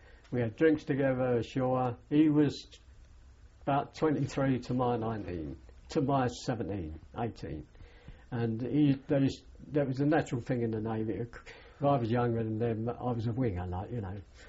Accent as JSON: {"language": "English", "town": "East Ham", "region": "London", "country": "United Kingdom", "said": "but seeing as I come from East Ham, I was all right with him."}